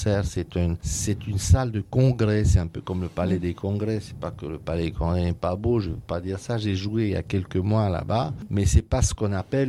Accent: Romania; moved away; Vous savez, quand j'ai quitté la Roumanie, je faisais des tournées, j'allais en Amérique et après les concerts, chaque fois, il y avait plein de Russes qui venaient, qui me parlaient en russe parce qu'ils pensaient que je suis russe.

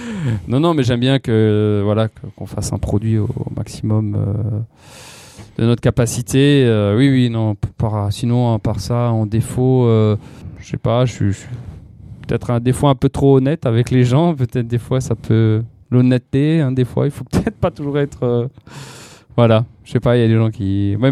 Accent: Strasbourg, Grand Est, France; vous savez que je viens de Strasbourg, je suis un Alsacien.

